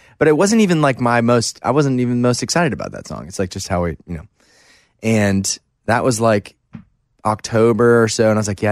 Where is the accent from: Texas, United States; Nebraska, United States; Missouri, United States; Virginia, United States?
Missouri, United States; St. Louis; I don't know the country lingo that well growing up in St. Louis.